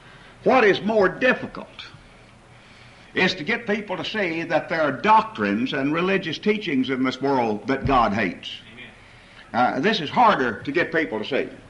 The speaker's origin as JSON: {"language": "English", "region": "Texas", "country": "United States", "tie": "born or raised there", "said": "I grew up in the Southwest."}